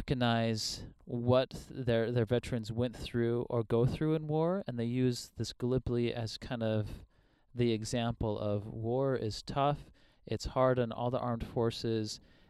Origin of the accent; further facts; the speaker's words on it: United States; And as an American, when we talk about our veterans or war, it's like we are the biggest, most badass, we kick ass, like we are awesome, we like win.